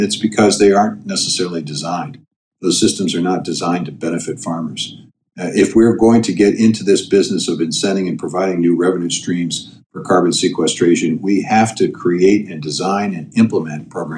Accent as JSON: {"language": "English", "region": "Iowa", "country": "United States", "tie": "born or raised there", "said": "And when COVID struck meatpacking facilities in my home state of Iowa, we saw a disruption in markets."}